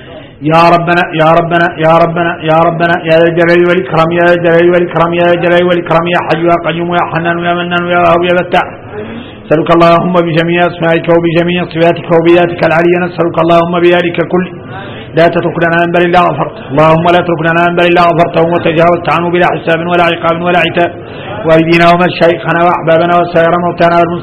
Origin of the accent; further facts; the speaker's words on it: Mauritania; يختار يعرفنا احنا موريتاني